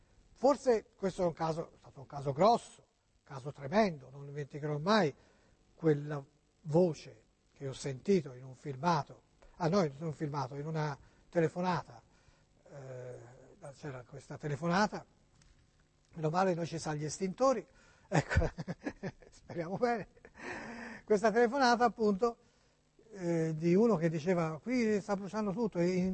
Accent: Florence, Tuscany, Italy; Auguri G, per la trasmissione sua, sono di Firenze, sua, mia, sì, sì.

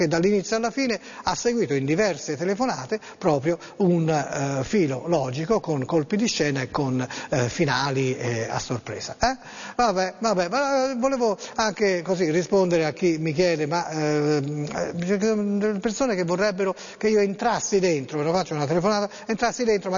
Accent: Tuscany, Italy; noi siamo toscani, noi si scherza, si gioca

